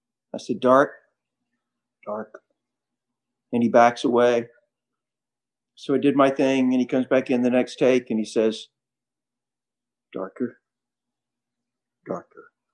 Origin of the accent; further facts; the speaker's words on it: the South, United States; I was raised in the South